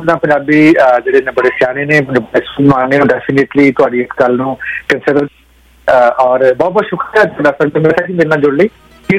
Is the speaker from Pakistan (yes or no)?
no; Punjab, India; ਮੈਂ ਵੀ ਇੱਕ ਪੰਜਾਬੀ ਹਾਂ